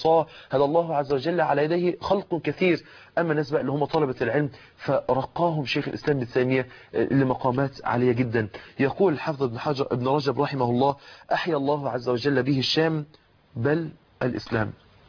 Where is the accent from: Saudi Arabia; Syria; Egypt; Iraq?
Egypt; خرجوا زي ما دخلوا بالمثل العام عندنا في مصر.